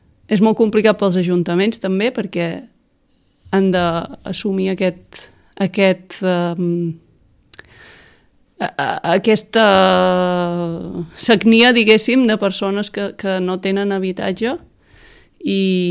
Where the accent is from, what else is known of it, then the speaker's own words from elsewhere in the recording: Fornells, Catalonia, Spain; born there; la casa de quan vaig néixer, diguéssim, és a Fornells, i la casa de la meva mare és a Fornells